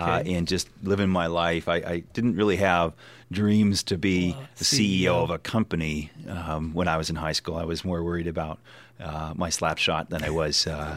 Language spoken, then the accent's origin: English; Ontario, Canada; also born or lived in Toronto; And so I grew up in a very small town. I was born in Toronto in Ontario, as you said. Mm-hmm. I grew up in a really small town. My parents were retailers.